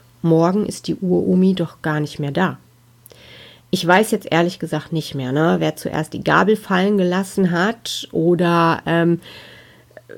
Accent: North Rhine-Westphalia, Germany; born there; ich bin im Ruhrgebiet geboren, da wohne ich auch heute noch, mitten im schönen Ruhrpott sozusagen. Ich bin 45 Jahre alt, habe zwei erwachsene Töchter, die beide studieren und wohne mit meinem Mann, unseren Mädels und unseren Hunden im Bottrop.

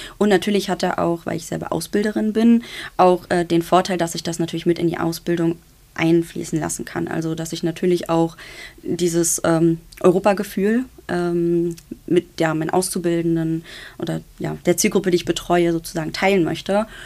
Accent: Berlin, Germany; ich bin ja sozusagen europäisch geprägt aufgrund meiner Herkunft. Also ich bin in Berlin geboren und auch aufgewachsen, aber bilingual. Also meine Eltern kommen aus Italien und dementsprechend hatte ich schon ganz früh diesen europäischen Bezug.

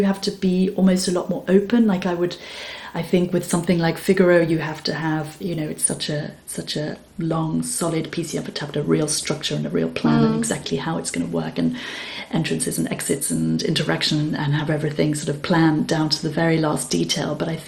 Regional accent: Wales, United Kingdom; because I was brought up in Wales, and we have a lot of music in our lives in Wales.

